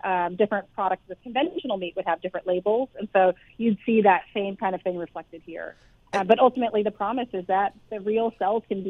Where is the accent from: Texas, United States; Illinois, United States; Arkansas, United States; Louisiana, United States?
Texas, United States; I'm from Texas and I love my meat.